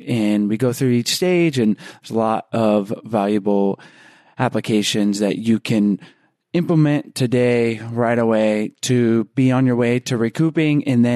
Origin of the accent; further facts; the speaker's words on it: Georgia, United States; I grew up outside of Atlanta, and I don't because I don't have an accent.